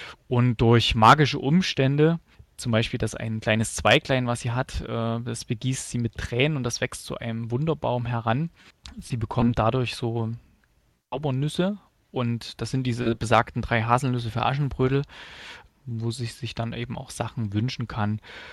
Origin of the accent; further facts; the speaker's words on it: East Germany, Germany; Zumindest die, die aus dem Osten kommen, weil ich glaube, bei uns im Osten war das ziemlich verbreitet.